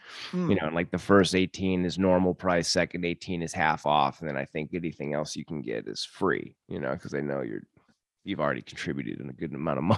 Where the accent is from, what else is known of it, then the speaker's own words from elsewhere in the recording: United States; I'm like, well, I'm from America.